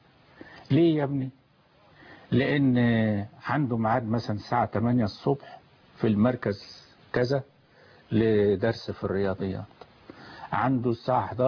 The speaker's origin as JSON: {"language": "Arabic", "country": "Egypt", "said": "وطريقة الإجابة بتسير عندنا في مصر بحيث تخلي الطالب إذن لا يفكر في الذهاب إلى المدرسة"}